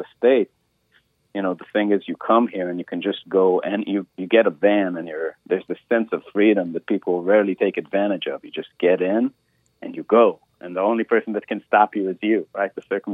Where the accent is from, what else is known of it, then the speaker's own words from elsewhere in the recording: Israel; So, you know, me and Danny, the saxophone player … we're both from Israel, so there's a little bit of that in there too.